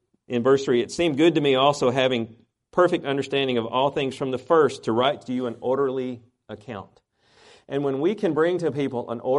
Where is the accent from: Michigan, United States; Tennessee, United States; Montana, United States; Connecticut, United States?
Tennessee, United States; born there; I'm a Tennessean. I'm a Tennessean because I was born here.